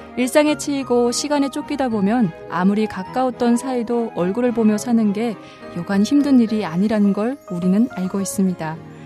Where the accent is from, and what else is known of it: Musan, North Hamgyong, North Korea